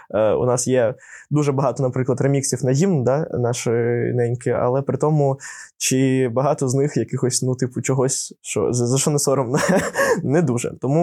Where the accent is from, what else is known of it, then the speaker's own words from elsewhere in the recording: Odesa, Odesa Oblast, Ukraine; ми з Одеси, і ми проукраїнські і ПСО з Одеси.